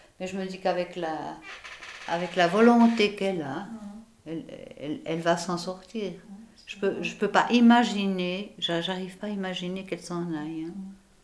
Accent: Boudry, Neuchâtel, Switzerland; also born or lived in Colombier; fait, je suis née à Boudry et puis mes parents sont venus habiter avec leur bébé.

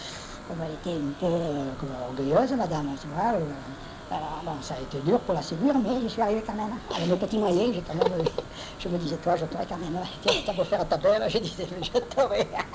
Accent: Sénas, Provence-Alpes-Côte d'Azur, France; je suis parti entraîner et jouer à Sénas, mon village. Pendant 4 ans, j'ai joué là-bas

